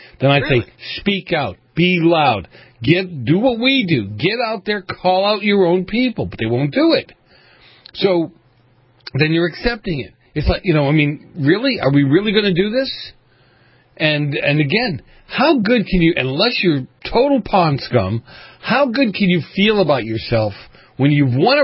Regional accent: Boston, Massachusetts, United States; It's funny because, again, growing up in Boston, remember as a kid how some of this stuff went down.

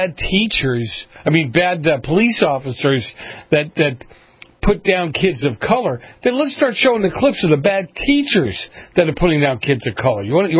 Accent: Boston, Massachusetts, United States; I grew up in Boston. There were murals up everywhere.

